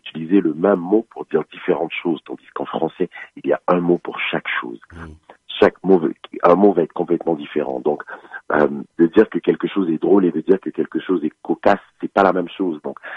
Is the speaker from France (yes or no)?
no; Côte d’Ivoire; born there; Venant d'une famille conservatrice, je suis originaire du Togo, je suis né en Côte d'Ivoire